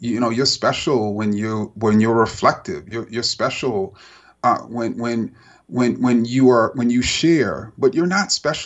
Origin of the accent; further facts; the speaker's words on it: Jamaica, Queens, New York, United States; I would celebrate, as I did growing up in Jamaica, Queens, Christmas. And Kwanzaa, you know, as an African American